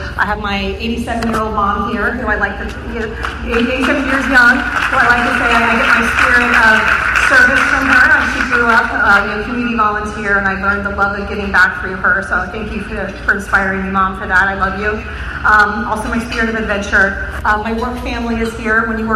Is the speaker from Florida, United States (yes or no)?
yes; Tampa, Florida, United States; I'm born and raised in Tampa Bay. I started my career up north, and I moved back to Tampa Bay 14 years ago.